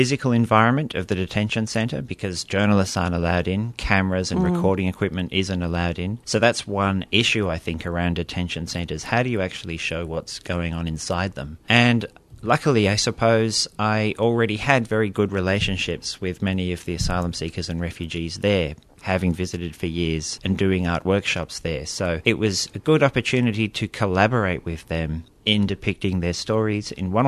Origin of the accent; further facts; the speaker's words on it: Australia; also born or lived in Liverpool; I was born in Liverpool in the UK, but grew up in Australia my whole life. So we migrated here when I was a little baby.